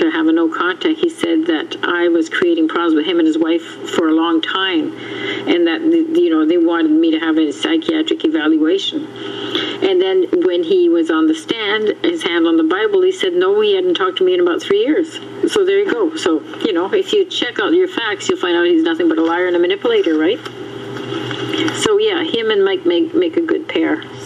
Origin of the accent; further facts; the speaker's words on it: Manitoba, Canada; moved away; No, because I moved out from Manitoba back in 1972, so I've been away from Manitoba a long time.